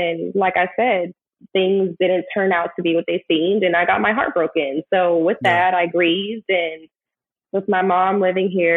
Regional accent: Euless, Texas, United States; also born or lived in Seattle / New Haven; So I was born in Texas, lived in Euless till about first grade, moved to Seattle, lived there for like a year. And then we moved to New Haven, Connecticut, where I spent 4 years.

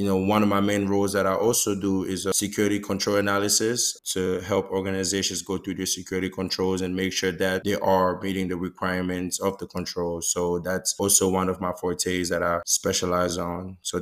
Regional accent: Houston, Texas, United States; I am from the Houston area, got my education from the University of Houston.

